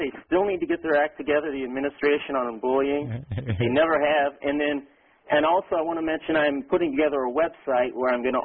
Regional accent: St. Louis, Missouri, United States; Actually, I'm originally from St. Louis.

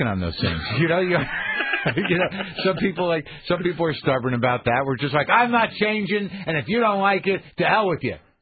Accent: Albuquerque, New Mexico, United States; In Albuquerque, New Mexico, my hometown, where I grew up, there is a party today

